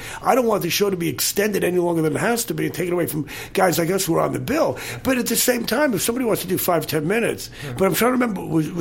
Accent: New York, United States; now in Los Angeles, United States; You know, I grew up in New York.

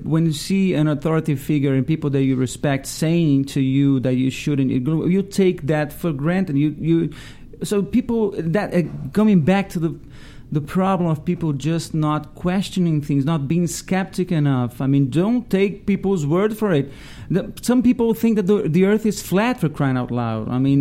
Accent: Brazil; I'm a Jew from Brazil.

